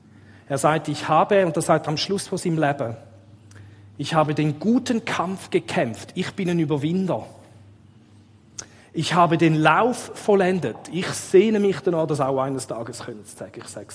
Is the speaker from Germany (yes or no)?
no; Frauenfeld, Thurgau, Switzerland; Und da müssen wir gut aufpassen als Schweizer. Wir haben das Leistungsdenken in der Schweiz.